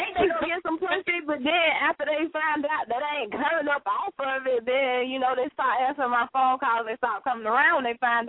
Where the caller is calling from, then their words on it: Pensacola, Florida, United States; I'm calling from Pensacola.